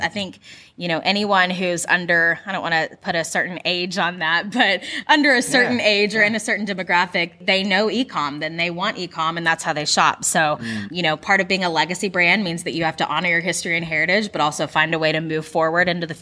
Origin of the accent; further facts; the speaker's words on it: Fort Worth, Texas, United States; I actually was born and raised in Fort Worth, just a few miles down the road.